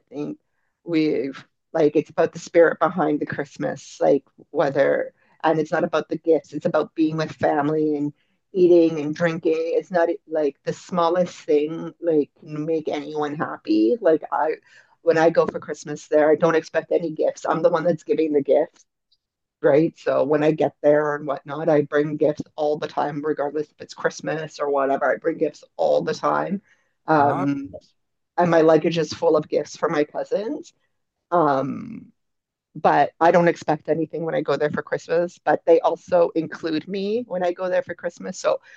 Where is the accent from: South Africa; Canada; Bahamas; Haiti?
Canada; I didn't grow up in Portugal. I grew up in Canada, right?